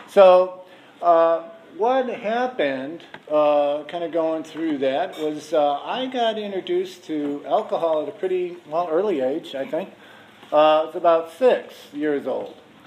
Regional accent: Chicago, Illinois, United States; born there; I was born in Chicago in 1956. So that makes me 60 years old. And I was in a large family, 10 kids.

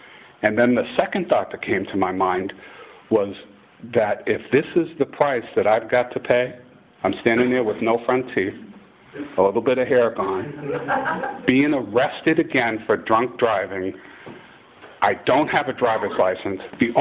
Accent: Massachusetts, United States; I come from New England, from Massachusetts, and I come from a small town in New England.

